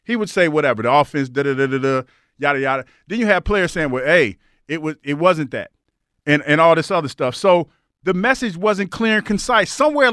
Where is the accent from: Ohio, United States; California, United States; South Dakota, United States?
Ohio, United States; I think I can ask you this because we're from Ohio.